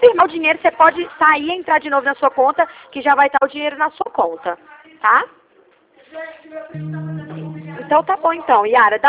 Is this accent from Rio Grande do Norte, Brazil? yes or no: no; Ribeirão Preto, São Paulo, Brazil; A gente é daqui de Ribeirão Preto.